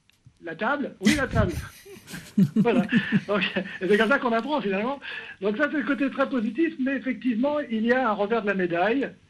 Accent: France; now in Prague, Czechia; Alors, je suis français, j'habite à Prague, effectivement.

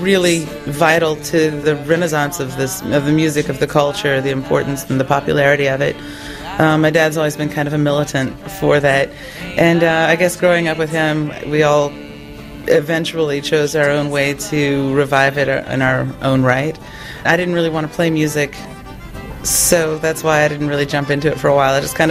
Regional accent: Louisiana, United States; I'm from Louisiana in America.

